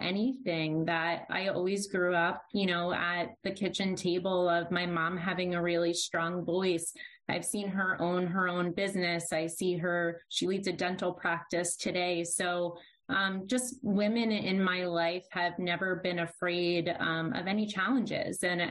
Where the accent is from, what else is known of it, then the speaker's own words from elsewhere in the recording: New Jersey, United States; Jersey Shore, one of two. I'm the youngest.